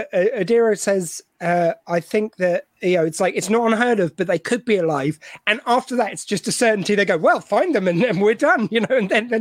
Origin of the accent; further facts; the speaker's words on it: the South, United States; accent: southern; in my poor southern accent, it gets corrupted.